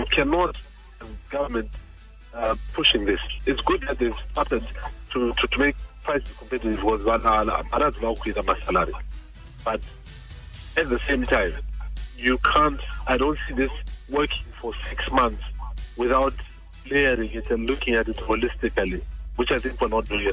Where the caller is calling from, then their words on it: Harare, Zimbabwe; I'm calling from Harare.